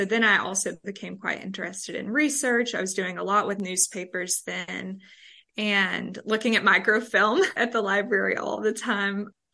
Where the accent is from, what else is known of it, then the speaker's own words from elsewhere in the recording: Guntersville, Alabama, United States; I'm originally from Gunnersville, Alabama. Then went to UNA for my undergraduate studies, where I majored in English and history.